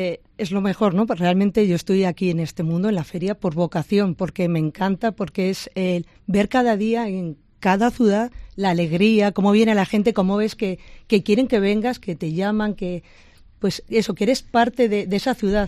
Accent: La Rioja, Spain; Bueno, realmente yo soy de La Rioja

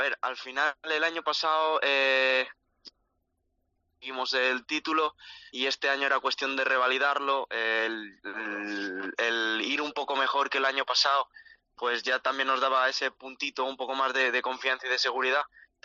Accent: Balearic Islands, Spain; yo soy el único mallorquín, los otros tres son gallegos y ellos entrenan en Galicia

